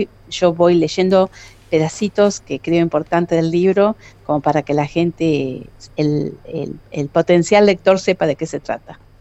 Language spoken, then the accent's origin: Spanish; Trenque Lauquen, Buenos Aires Province, Argentina; Hospital Municipal de Trenquelauquen, que es de donde yo soy, nacida